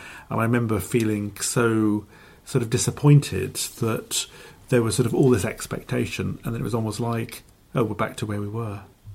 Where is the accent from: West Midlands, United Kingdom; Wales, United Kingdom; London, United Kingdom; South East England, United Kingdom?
Wales, United Kingdom; Cardiff; Or do I vote in my hometown in Cardiff? In the end, it was in Cardiff because I was at home at the time.